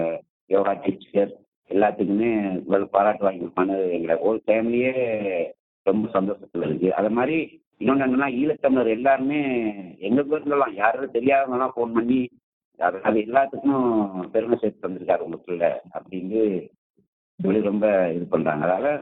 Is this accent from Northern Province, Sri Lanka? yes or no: yes; Nanattan, Northern Province, Sri Lanka; now in India; இலங்கையில் மன்னார் மாவட்டம் நானாட்டினை சேர்ந்தவன். நான் பிறந்து வளர்ந்தது எல்லாம் இலங்கையில். இலங்கையில் நடந்த இணைப்பு பிரச்சனை காரணமாக 1990 20 எனது தாய் தந்தையார்கள் எங்களை இந்தியாவுக்கு அழைத்து வந்து விட்டார்கள்.